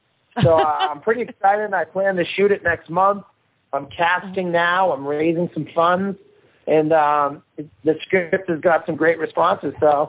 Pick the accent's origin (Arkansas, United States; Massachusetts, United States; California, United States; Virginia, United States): Massachusetts, United States; Boston; accent: Boston; my accent and my heart is, based in Boston.